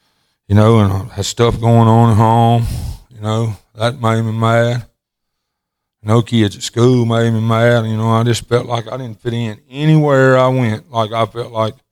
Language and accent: English; Greenwood, Mississippi, United States; I was born and raised right outside of Greenwood, Mississippi. I was raised in the country.